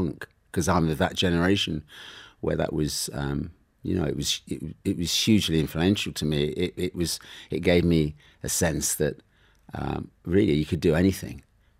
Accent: Leicester, East Midlands, United Kingdom; born there; And I was born in the Midlands, in Leicester, in a working class family.

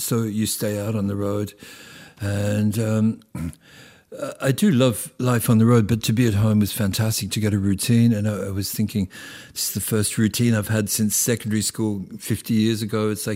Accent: Australia; growing up in Australia

